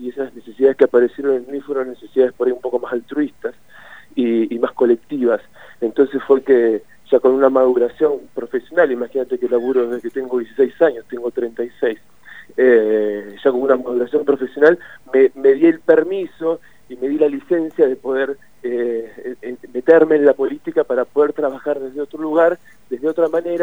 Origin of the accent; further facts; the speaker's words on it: Tandil, Buenos Aires Province, Argentina; born there; now in Plottier, Argentina; Soy nacido en Tandil, hace casi 20 años que vivo en Plotier